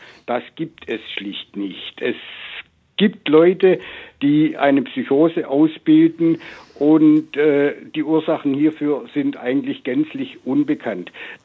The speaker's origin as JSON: {"language": "German", "region": "Baden-Württemberg", "country": "Germany", "said": "Also ich komme aus dem Schwabenland, dem eher etwas konservativen Ländle hier."}